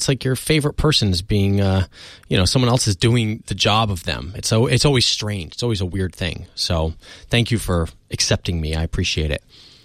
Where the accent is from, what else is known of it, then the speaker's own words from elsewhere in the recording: New Jersey, United States; But B, I said every word wrong because I grew up in Jersey. I never knew that a draw was actually a drawer.